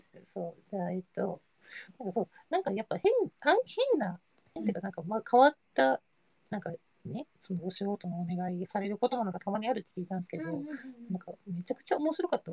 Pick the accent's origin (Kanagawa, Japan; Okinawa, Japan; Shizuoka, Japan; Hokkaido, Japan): Okinawa, Japan; moved away as an adult; now in Tokyo, Japan; そう、私沖縄なんですよ。そう、沖縄から出て